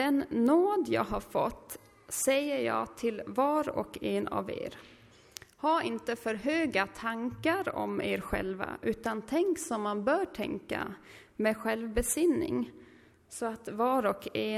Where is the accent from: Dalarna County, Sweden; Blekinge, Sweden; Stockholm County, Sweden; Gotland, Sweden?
Gotland, Sweden; now in Oskarshamn, Sweden; Jag kom från Gotland. Behöver inte fundera på dialekten. Men nu bor jag i Oskarshamn sedan 5 år ungefär.